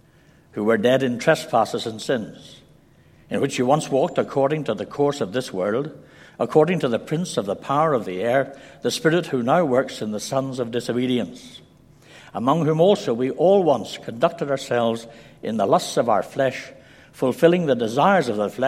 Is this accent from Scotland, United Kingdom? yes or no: yes; Scotland, United Kingdom; born there; I've got a Welsh name. I've got an English father. I've got an Irish mother. And I was born in Scotland. So I think what you'd call a UK product.